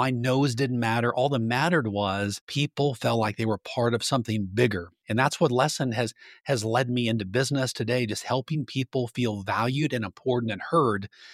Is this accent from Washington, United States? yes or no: yes; Bellingham, Washington, United States; So I actually born and raised in Washington State. I was born in a city called Bellingham, Washington, up in the far Pacific Northwest, kind of the tip corner up there. And interestingly enough, we moved six times before the sixth grade.